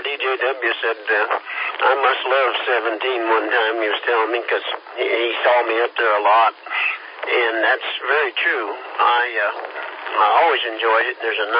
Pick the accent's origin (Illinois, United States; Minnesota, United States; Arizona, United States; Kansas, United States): Kansas, United States; I'm from Kansas, and I'm proud.